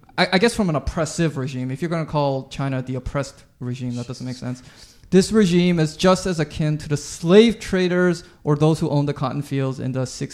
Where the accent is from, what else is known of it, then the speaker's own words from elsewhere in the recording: Vancouver, British Columbia, Canada; I grew up in Vancouver, where a lot of the Chinese immigrants, when I was growing up, were from Hong Kong.